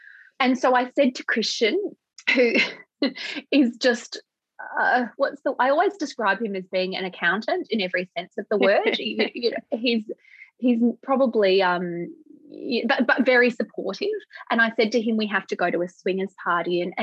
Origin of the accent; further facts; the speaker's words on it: Melbourne, Victoria, Australia; We're from Melbourne